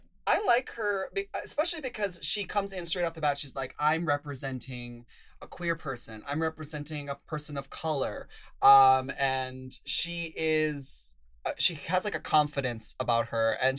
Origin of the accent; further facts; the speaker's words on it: Minnesota, United States; I'm from Minnesota. Okay. And we have Minnesota nice, but we all know that that does not mean that you're actually nice.